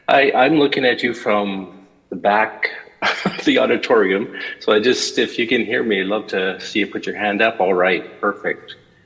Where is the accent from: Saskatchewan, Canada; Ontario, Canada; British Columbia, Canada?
Ontario, Canada; And on my mother's side, I am Moose Cree from the Moose Cree and Tekwatagamo First Nations in Ontario, where I am.